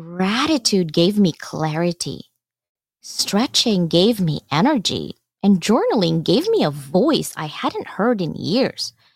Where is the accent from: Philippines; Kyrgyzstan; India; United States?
Philippines; You guys know I'm from the Philippines, right?